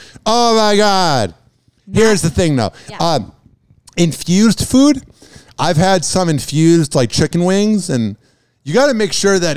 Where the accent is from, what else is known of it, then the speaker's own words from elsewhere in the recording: Pinellas Park, Florida, United States; I'm from Pinellas Park, essentially, too.